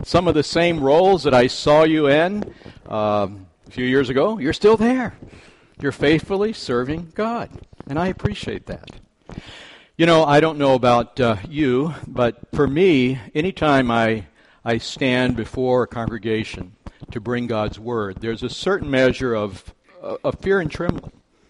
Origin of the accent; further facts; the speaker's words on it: Pensacola, Florida, United States; the church I grew up in, I'm from Pensacola, Florida, we had one of those big wooden pulpits.